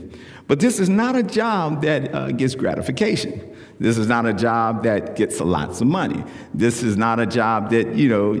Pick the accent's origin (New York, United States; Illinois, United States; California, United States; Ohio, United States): California, United States; Oakland; Allen Temple Baptist Church, which is the church that I grew up in Oakland.